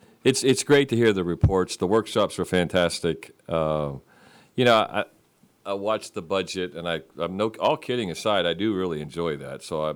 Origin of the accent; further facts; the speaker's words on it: Pennsylvania, United States; moved away; you know, I'm from Northwest Pennsylvania, and I've been here 40 years, and every year about this time of year, I start to miss the leaves and the crisp air.